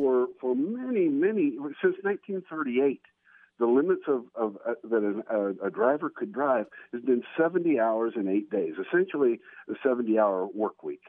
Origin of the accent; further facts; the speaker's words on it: Kansas City, United States; now in Maine, United States; In fact, even though I'm from Kansas City, I'm actually in Maine